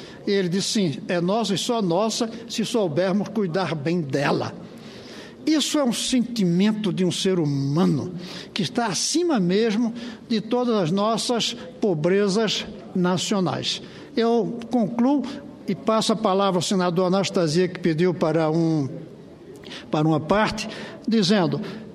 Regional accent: Brazil; E me disseram que não queriam que eu falasse como brasileiro, mas como um cidadão do mundo, como humanista.

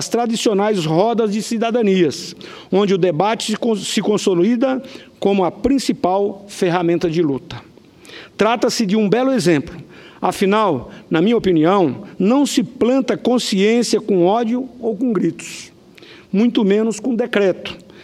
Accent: Rondonópolis, Mato Grosso, Brazil; no último dia 18, em Rondonópolis, a minha cidade natal

